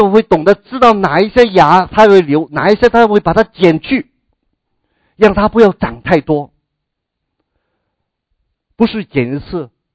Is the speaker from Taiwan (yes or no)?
no; Guangdong, China; 我们广东人读这句话的时候不感觉有什么特别